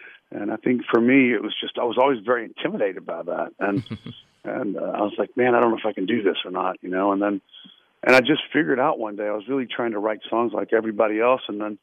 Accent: Virginia, United States; I just started writing songs about, the Bay and, you know, growing up in Virginia and stuff

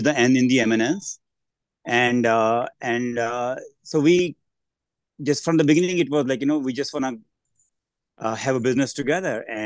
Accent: India; moved away as an adult; now in United States; I grew up in India. I came to this country in 2001, and I came to in this area that was in Ohio, and then this area in Maryland in about 2004

